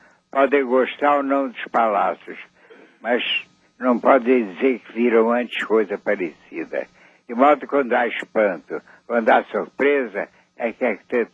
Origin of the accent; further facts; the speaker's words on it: Rio de Janeiro, Brazil; Eu gostaria, mas eu sou do Rio.